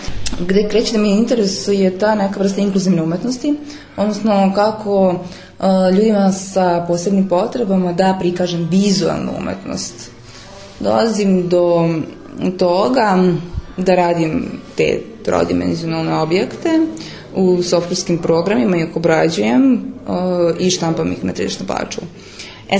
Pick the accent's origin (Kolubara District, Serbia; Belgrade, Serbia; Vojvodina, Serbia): Vojvodina, Serbia; Novi Sad; dolazim iz Novog Sada.